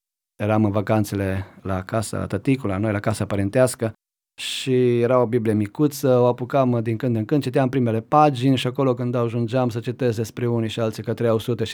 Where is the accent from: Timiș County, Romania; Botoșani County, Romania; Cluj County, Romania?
Timiș County, Romania; Uivar; la Uivar, satul meu natal.